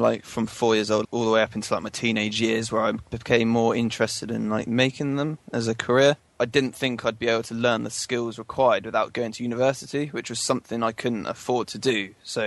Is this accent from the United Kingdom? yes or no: yes; Tewkesbury, South West England, United Kingdom; I'm from Tewkesbury and I'm on the art and animation course.